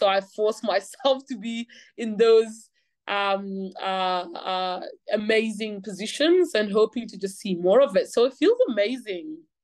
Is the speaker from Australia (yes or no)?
yes; Australia; growing up in Australia